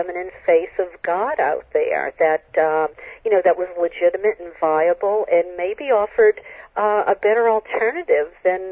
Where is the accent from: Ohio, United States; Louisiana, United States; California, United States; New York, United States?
Louisiana, United States; New Orleans; Well, I grew up in New Orleans, Louisiana, which is sort of referred to in the United States as the Bible Belt, because it's predominantly Catholic and Baptist.